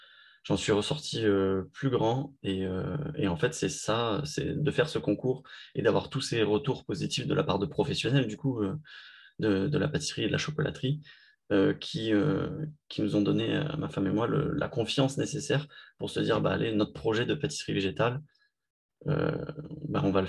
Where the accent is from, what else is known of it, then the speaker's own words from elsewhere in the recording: Hyères, Provence-Alpes-Côte d'Azur, France; Mathilde et moi, on est du sud de la France, donc on n'est pas de Aix exactement. Moi, je suis de Hyères et elle de La Seyne-sur-Mer, donc c'est aux abords de Toulon, c'est les deux villes.